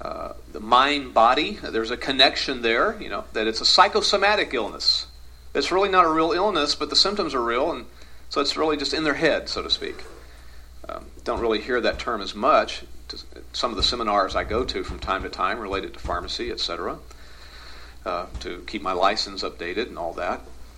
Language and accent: English; the South, United States; It's that imagery of where I grew up in the South, you know, in the heat of the summer and the humidity